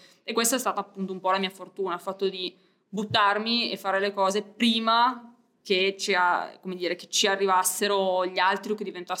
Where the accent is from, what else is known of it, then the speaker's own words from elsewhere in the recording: Alessandria, Piedmont, Italy; fin da piccola ho manifestato il desiderio di volermene andare dalla mia città natale, che poi è Alessandria, io sono piemontese.